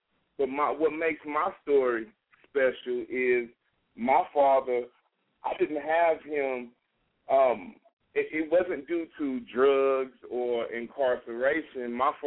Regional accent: San Antonio, Texas, United States; I grew up in San Antonio, Texas. That's where I grew up.

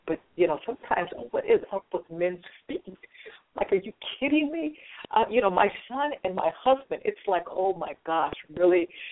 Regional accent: Illinois, United States; now in Pleasant Hill, United States; I'm actually from the Midwest, Illinois, and if you're from Illinois, the Midwest, you know that the lands are like flat.

